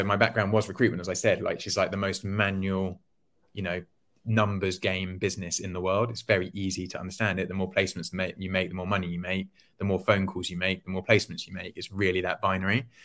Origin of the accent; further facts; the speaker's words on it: Portsmouth, South East England, United Kingdom; I'm originally from Portsmouth and went back from university to live with my parents and wanted to quickly get out and spread my wings.